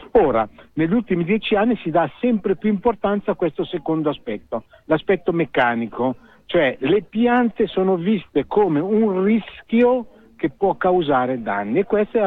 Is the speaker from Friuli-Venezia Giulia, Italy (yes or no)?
no; Varese, Lombardy, Italy; vengo da Varese.